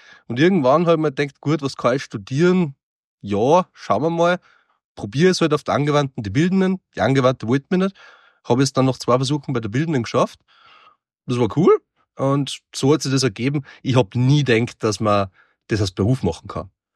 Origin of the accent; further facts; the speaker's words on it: Vöcklabruck, Upper Austria, Austria; now in Vienna, Austria; aufgewachsen in Oberösterreich, in Vöcklabruck.